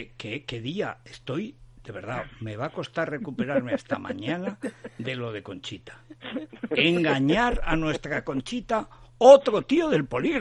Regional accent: Teruel, Aragon, Spain; Nadie en mi pueblo se llamaba … O sea, ese apellido era totalmente desconocido en Teruel.

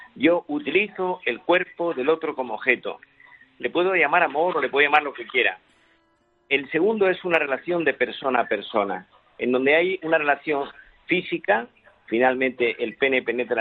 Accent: Andalusia, Spain; Yo soy andaluz y en Andalucía se decía, voy al de los nervios.

